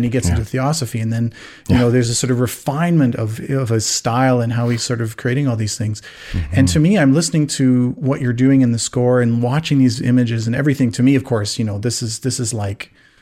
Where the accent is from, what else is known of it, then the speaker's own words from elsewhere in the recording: Alberta, Canada; growing up in the West, in Alberta, you know, my dad would come every year from Germany and we would go to the Rockies and camp.